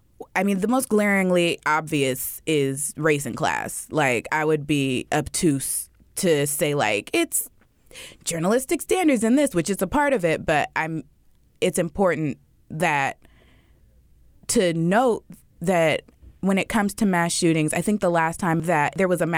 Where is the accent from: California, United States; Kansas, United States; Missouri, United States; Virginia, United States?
California, United States; And even growing up in the Bay, I just knew Arinda was for fancy people.